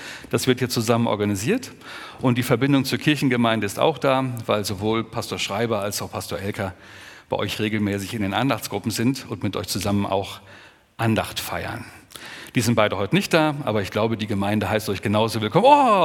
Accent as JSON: {"language": "German", "town": "Neunkirchen", "country": "Germany", "tie": "born or raised there", "said": "ich bin jetzt seit 25 Jahren nicht mehr in Neunkirchen, darf ich mich kurz vorstellen. … ich bin hier groß geworden in Neunkirchen"}